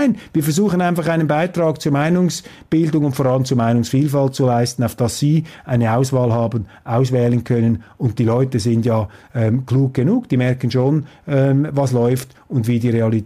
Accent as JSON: {"language": "German", "country": "Switzerland", "said": "aus deutscher Sicht und als Schweizer kann ich das hier vielleicht so formulieren"}